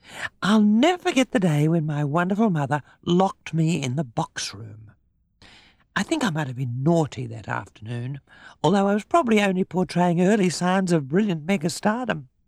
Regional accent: Australia; born there; I am definitely an Australian, because that's where I was born a good deal less than a century ago.

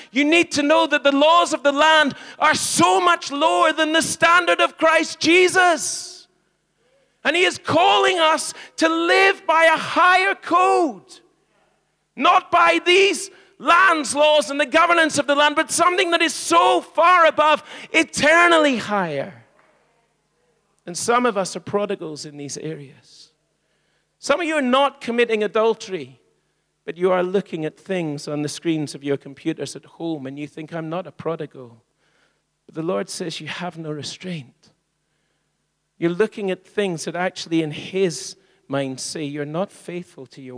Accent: Isle of Man; So I think, well, I'm from the Isle of Man.

